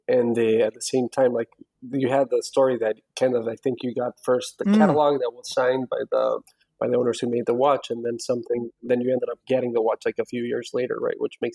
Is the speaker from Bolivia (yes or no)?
yes; Bolivia; moved away as an adult; now in Boston, United States; so I was born and raised in Bolivia, and then afterwards ended up coming to the U.S. for college, and then basically life happened, and ended up staying and locating here in Boston, Massachusetts, where I've been residing for a while now. I'd say over, 13 years, 14 years now.